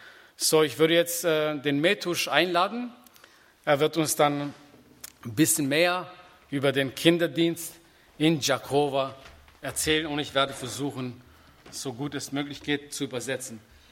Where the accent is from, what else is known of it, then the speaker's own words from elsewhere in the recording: Kosovo; Und wir kommen auch aus dem Kosovo.